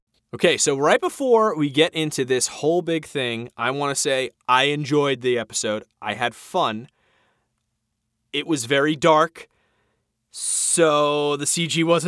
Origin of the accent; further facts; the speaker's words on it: New York City, New York, United States; As a New Yorker, I loved it.